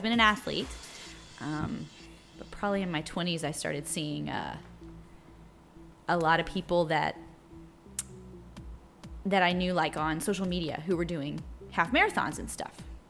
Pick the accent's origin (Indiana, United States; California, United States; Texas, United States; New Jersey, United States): California, United States; Castroville; Okay, small town girl. I grew up in Castroville. This is the house that I grew up in.